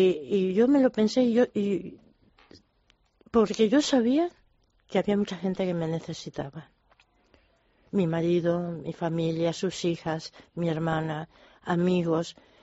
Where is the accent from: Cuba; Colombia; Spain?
Cuba; also born or lived in United States; aunque viniera de española, era exiliada cubana.